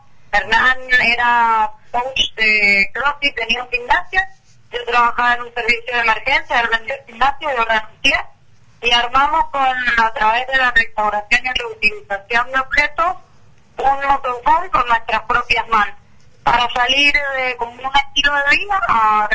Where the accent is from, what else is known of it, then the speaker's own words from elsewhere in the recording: Mendoza, Argentina; Nosotros somos de Mendoza.